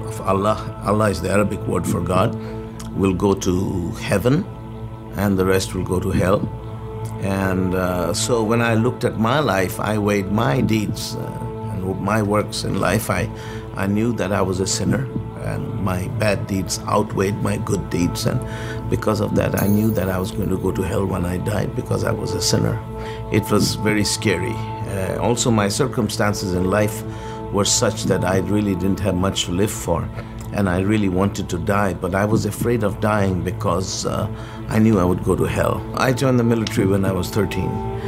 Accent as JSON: {"language": "English", "country": "Pakistan", "tie": "born or raised there", "said": "Well, I grew up in a Muslim family. I come from a Middle Eastern family, but I grew up in Pakistan. It's a long story how my family ended up there, but that's where I grew up. In a totally Muslim environment, I didn't know of any other religion than Islam."}